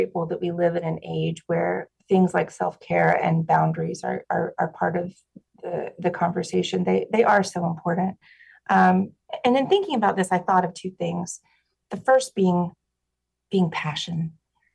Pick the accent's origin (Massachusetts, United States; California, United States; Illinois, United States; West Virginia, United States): West Virginia, United States; I am from West Virginia, and I grew up in a very wonderful, loving family.